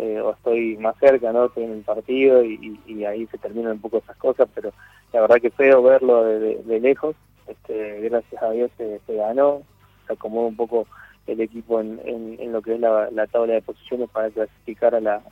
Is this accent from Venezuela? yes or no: no; Río Grande, Tierra del Fuego, Argentina; also born or lived in Ushuaia; yo nací en Ushuaia, y después nos mudamos a Río Grande, ahí nació mi hermano menor, y hasta los 10 años prácticamente estuve ahí en el sur.